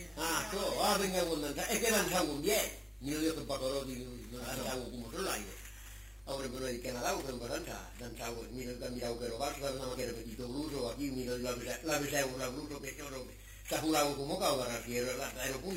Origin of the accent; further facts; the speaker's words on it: Rome, Lazio, Italy; E vero, io sono da Roma.